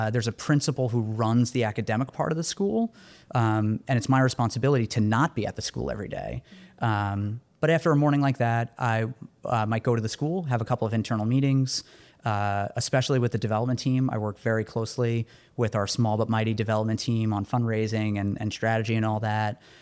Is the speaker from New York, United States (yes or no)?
yes; Brooklyn, New York, United States; And I was born in Brooklyn and I lived in Brooklyn for a lot of years, so it's personally meaningful.